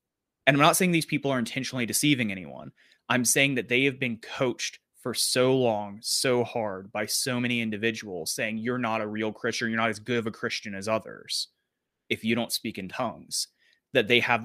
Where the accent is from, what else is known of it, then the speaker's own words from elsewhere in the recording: South Korea; first language Korean; English is a second language; I heard it in Korean, which is my native language